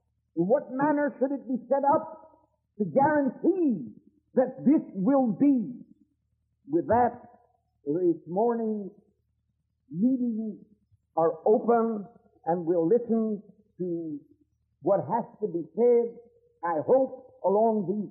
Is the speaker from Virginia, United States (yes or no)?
yes; Virginia, United States; I'm an American. I come from the cradle of American democracy. I'm a Virginian. But I'm not a modern Virginian. I'm an old-timer. And in my Virginia, where I come from, children didn't wait to be invited.